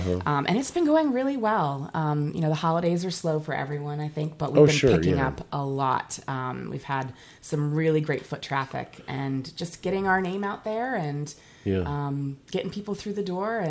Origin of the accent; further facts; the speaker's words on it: Cape Elizabeth, Maine, United States; I was born in Maine, born and raised.